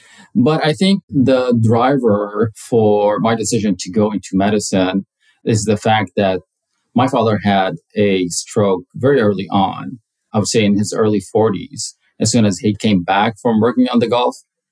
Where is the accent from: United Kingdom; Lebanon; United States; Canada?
Lebanon; before coming back to Lebanon, my home country.